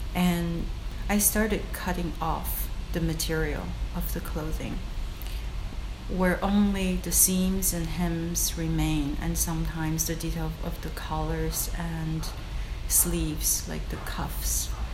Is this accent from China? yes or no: yes; China; English is a second language; moved away; I'm an immigrant. I came from China. I've lived here for 20-some years.